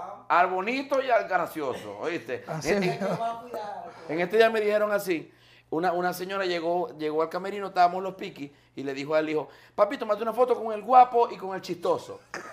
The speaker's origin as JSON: {"language": "Spanish", "town": "Maracaibo", "region": "Zulia", "country": "Venezuela", "said": "de Maracaibo, Ciudad de Venezuela"}